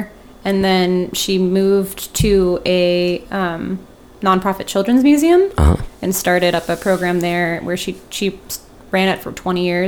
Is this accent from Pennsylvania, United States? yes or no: no; Gulfport, Mississippi, United States; Gulfport.